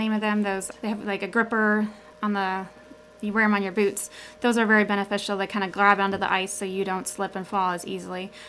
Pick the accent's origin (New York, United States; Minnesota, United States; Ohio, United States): Minnesota, United States; Not too much in this area, but I'm originally from Southwest Minnesota